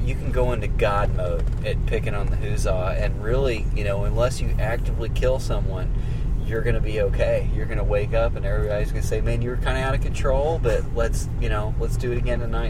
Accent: DeSoto, Missouri, United States; I'm from DeSoto, Missouri.

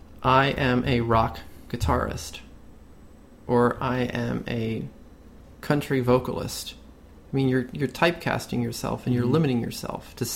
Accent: New York City, New York, United States; So whenever we had a pretty tight family, I grew up in New York City, and we'd go for Christmas or we'd go for other events, and there'd be acoustic guitars.

